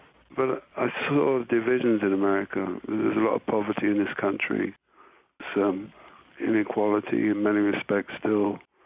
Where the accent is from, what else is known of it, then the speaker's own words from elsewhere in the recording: United Kingdom; I'm British first and foremost